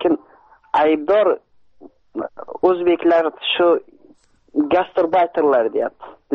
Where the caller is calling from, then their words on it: Saint Petersburg, Russia; Sankt-Peterburgdan telefon qilyapman.